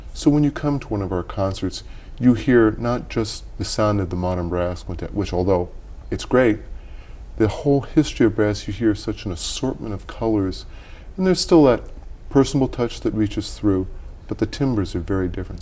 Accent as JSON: {"language": "English", "region": "New York", "country": "United States", "said": "And I'm from New York State."}